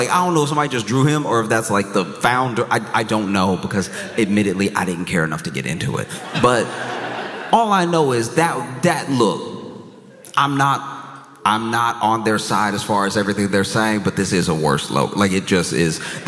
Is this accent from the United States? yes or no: yes; the South, United States; I grew up in the South, so I grew up with Cracker Barrel, right?